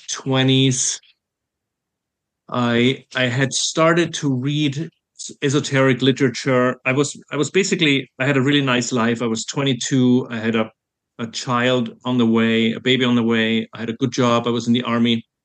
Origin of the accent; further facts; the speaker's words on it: Germany; English is a second language; now in United States; I'm originally from Germany.